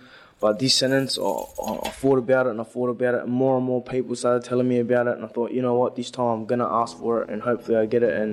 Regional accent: Seven Hills, New South Wales, Australia; from Seven Hills, Layla Park. Grew up there, been there all my life.

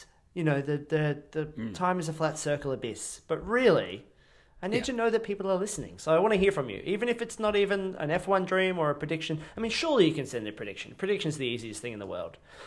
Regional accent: Australia; .au, because we're Australian, bruh.

